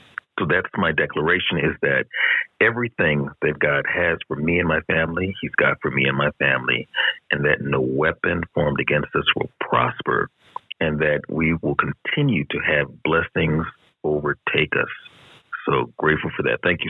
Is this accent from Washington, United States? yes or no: yes; Lakewood, Washington, United States; I'm hailing in from Lakewood, Washington, and I am grateful for being here.